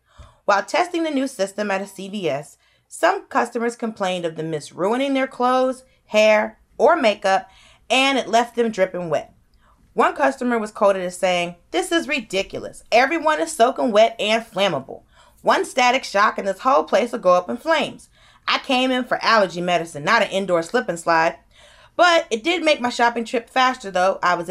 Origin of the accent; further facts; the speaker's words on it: Georgia, United States; I'm from Georgia, and I go to Alabama all the time